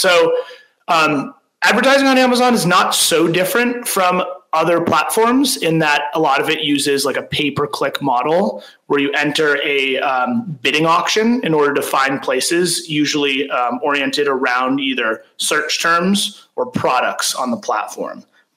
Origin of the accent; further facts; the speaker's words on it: California, United States; So I grew up in Northern California. My parents are actually entrepreneurs. They started a small software company in Northern California. Then I went to school in New York